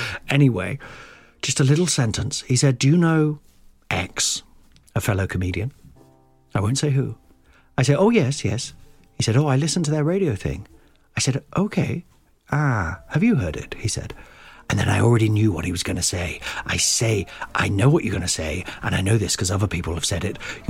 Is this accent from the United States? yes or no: no; Midlands, United Kingdom; all the years of growing up in the Midlands in a kind of like, think you're better than us, don't you?